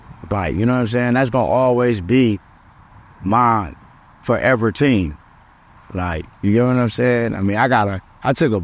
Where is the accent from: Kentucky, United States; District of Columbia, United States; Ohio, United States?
Ohio, United States; Like, you know, I'm from Ohio. Ohio is not a cocky state, period.